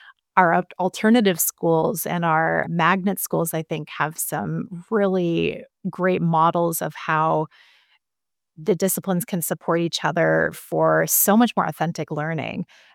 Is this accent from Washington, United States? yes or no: yes; Spokane, Washington, United States; I grew up in Spokane, and John Hagney at Lewis and Clark High School, and I was there, taught a course